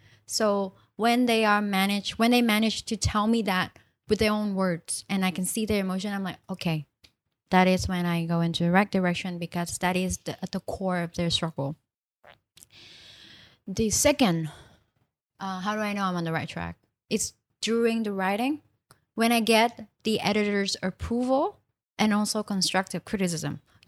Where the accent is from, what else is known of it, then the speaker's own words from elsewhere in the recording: Hanoi, Vietnam; accent: standard Vietnamese; English is a second language; Whereas I'm also from Hanoi, which is this quotation mark, the standard Vietnamese.